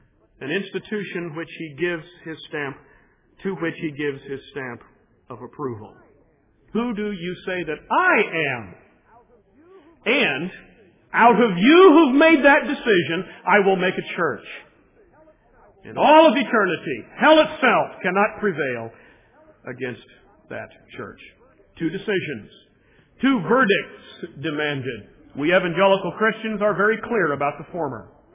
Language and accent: English; United States